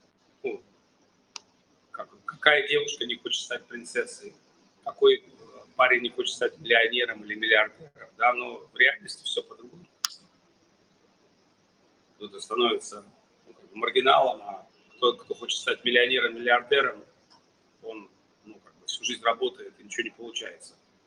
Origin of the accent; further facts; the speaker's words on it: Saint Petersburg, Russia; born there; в этой жизни я родился в Питере, где солнце вообще фиг увидишь, да?